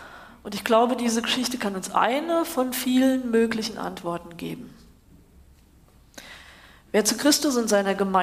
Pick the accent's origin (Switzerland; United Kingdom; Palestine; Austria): Switzerland; also born or lived in Germany; Und mir liegt es nah, als Schweizerin und Deutsche.